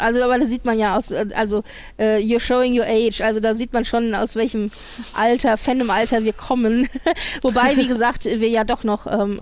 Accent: Frankfurt, Hesse, Germany; ich komme aus Frankfurt

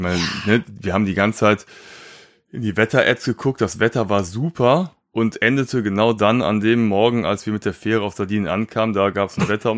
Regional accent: North Rhine-Westphalia, Germany; als Rheinländer ist man ja gewohnt, hier in Köln immer einen netten Plausch zu haben.

